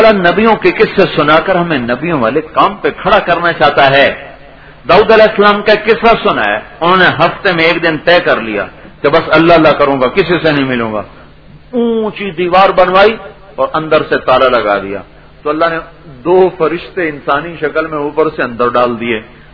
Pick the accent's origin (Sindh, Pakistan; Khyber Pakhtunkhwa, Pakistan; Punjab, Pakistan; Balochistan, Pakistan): Punjab, Pakistan; Multan; نواں شہر, میرا اپنا ضلع ملتان, مصروف ترین علاقہ, چاروں طرف مسجدیں مدرسے